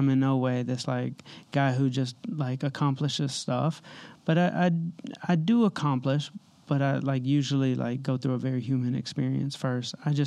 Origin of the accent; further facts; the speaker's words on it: Atlanta, Georgia, United States; So I grew up in Atlanta.